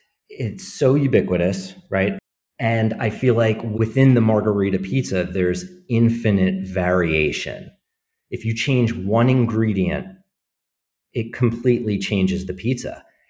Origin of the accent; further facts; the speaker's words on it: New Jersey, United States; So growing up in New Jersey, the pizza of my childhood is not wood-fired or Neapolitan in origin.